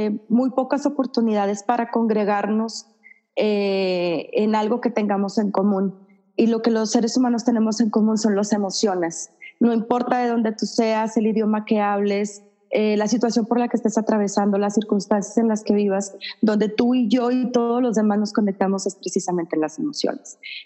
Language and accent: Spanish; Monterrey, Nuevo León, Mexico; now in Austin, United States; yo soy de Monterrey, Nuevo León. Yo empecé, digamos que yo vine por primera vez hace 15 años, pero estuve como de turista, yendo y viniendo, venía acá, iba a otras ciudades, regresaba a Monterrey